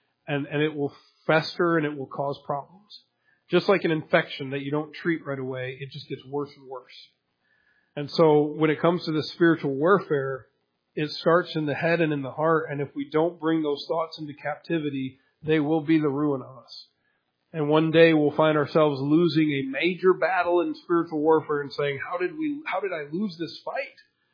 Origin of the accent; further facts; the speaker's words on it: Michigan, United States; now in Lake Arthur, United States; I'm from Michigan. We don't have laws like that. You just gun it and nobody cares. Down here in Lake Arthur